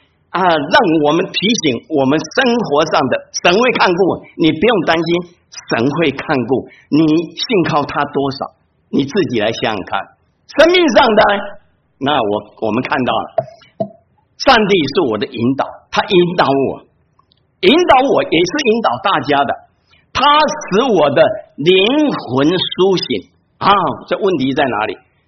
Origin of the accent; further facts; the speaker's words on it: Taiwan; 我讲我自己，我原来我是从台湾来的啊，当然我们这边两岸三地各个地方都有啊